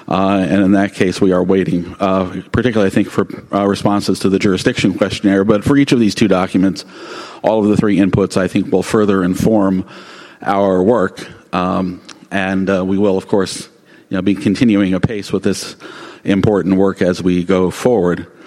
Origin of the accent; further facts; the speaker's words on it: New York, United States; because I'm a New Yorker, and as a New Yorker, I have to speak as quickly as possible.